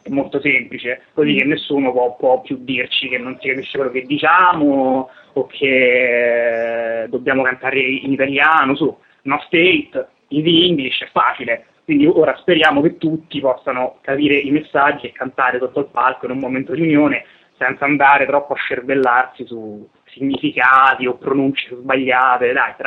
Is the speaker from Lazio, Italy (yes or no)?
yes; Viterbo, Lazio, Italy; now in Rome, Italy; io e Marco siamo di Viterbo, ma ormai viviamo a Roma da un bel po' di anni